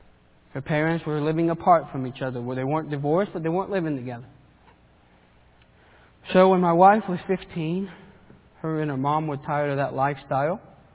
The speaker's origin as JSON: {"language": "English", "country": "Argentina", "tie": "born or raised there", "said": "and I remember growing up in Argentina as a boy"}